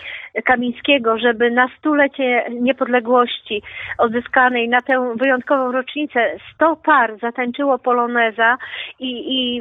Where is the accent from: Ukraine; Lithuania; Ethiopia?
Lithuania; Vilnius, Vilnius County; A ja z Wilna pozdrawiam wszystkich Polaków, którzy nas słyszą.